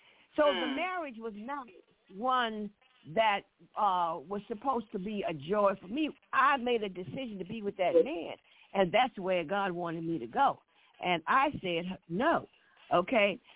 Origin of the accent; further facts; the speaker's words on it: the South, United States; I just have to say, hey, I'm from the South.